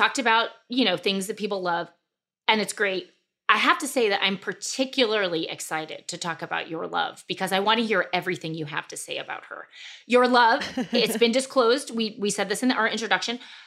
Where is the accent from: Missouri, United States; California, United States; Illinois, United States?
Missouri, United States; St. Louis; So we're both from St. Louis.